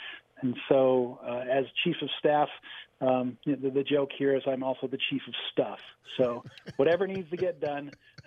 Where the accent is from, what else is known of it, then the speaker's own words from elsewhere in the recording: Ohio, United States; born there; It's interesting because I was born in Ohio. You know, I come from, I have the blood, but I didn't necessarily have the culture growing up.